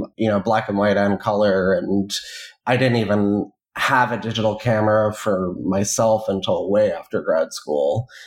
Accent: Flushing, New York, United States; I was born and raised in Flushing, Queens.

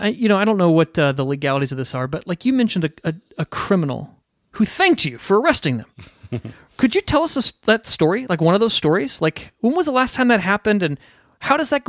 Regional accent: Southport, Indiana, United States; I grew up in Southport, which is, I don't know, 10 miles, 10 miles north of Franklin.

